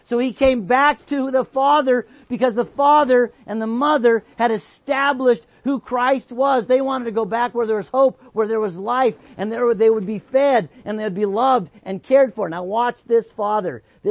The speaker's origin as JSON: {"language": "English", "region": "Oregon", "country": "United States", "tie": "born or raised there", "said": "I grew up in Oregon."}